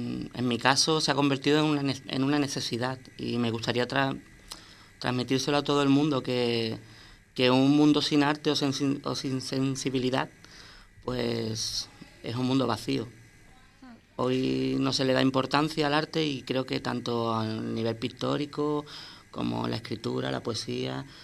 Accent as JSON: {"language": "Spanish", "town": "Cádiz", "region": "Andalusia", "country": "Spain", "said": "Sin olvidarme de que yo vengo de la Costa de la Luz, que es Cádiz."}